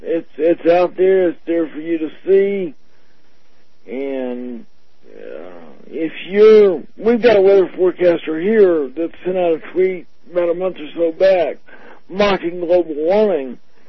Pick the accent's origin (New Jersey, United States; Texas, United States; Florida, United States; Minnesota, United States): Florida, United States; I grew up in Florida.